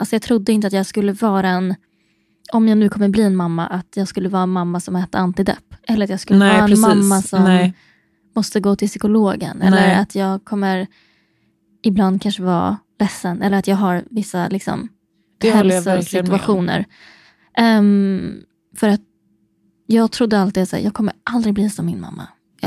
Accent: Norrland, Sweden; jag är också från Norrland.

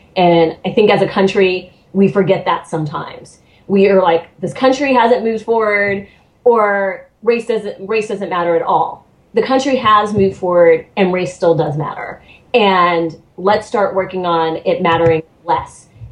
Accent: United States; born there; I was born in America, and I was born in America during this time, because I literally am kind of the first generation to be born outside of Jim Crow

